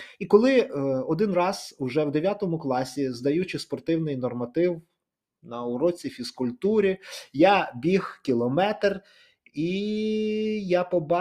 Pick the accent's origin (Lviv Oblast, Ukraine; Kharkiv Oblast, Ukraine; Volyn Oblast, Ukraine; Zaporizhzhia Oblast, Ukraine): Volyn Oblast, Ukraine; мій любимий луцький стадіон, я родом з Волині.